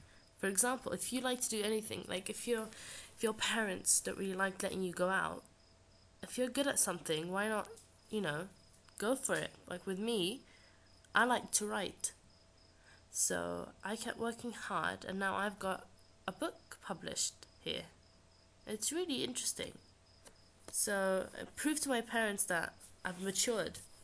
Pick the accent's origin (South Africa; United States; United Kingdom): United Kingdom; England; And I am British Arab. I lived in England all my life, and my parents are Palestinian.